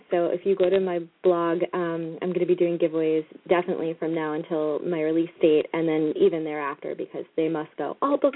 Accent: New England, United States; But, you know, I grew up in New England. I went to school in New England. I lived in New England. I worked there.

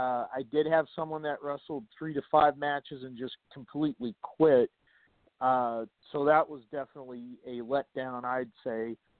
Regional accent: California, United States; You know what? I'm actually from California, so I've been wondering about that myself.

